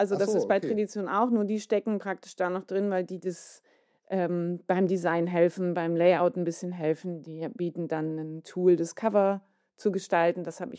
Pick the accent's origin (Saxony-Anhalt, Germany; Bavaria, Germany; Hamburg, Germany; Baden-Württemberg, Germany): Hamburg, Germany; Ich komme auch aus dem Norden von Hamburg.